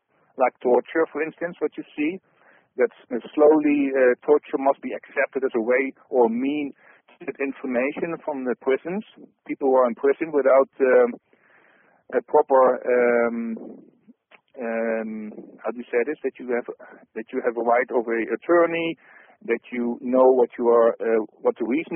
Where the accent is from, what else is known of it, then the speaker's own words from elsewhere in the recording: Netherlands; Sometimes I talk Dutch because I'm from the Netherlands. So for those who hear me for the first time, I'm doing a live radio show from the Netherlands.